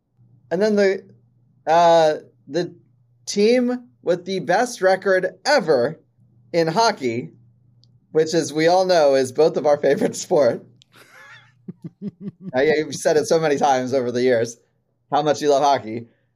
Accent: Maryland, United States; I grew up in Maryland.

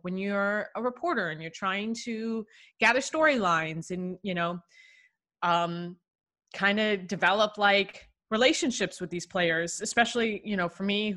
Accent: Chicago, Illinois, United States; growing up in Chicago or Chicago area, you know, being a Bulls fan

